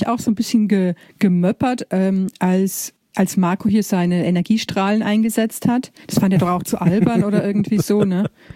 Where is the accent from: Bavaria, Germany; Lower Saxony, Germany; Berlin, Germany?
Bavaria, Germany; Aus Bayern